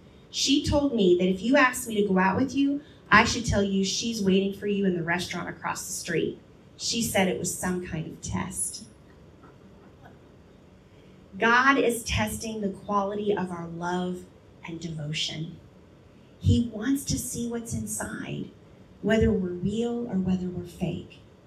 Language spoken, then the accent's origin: English; United States; As an American, patience is not our forte.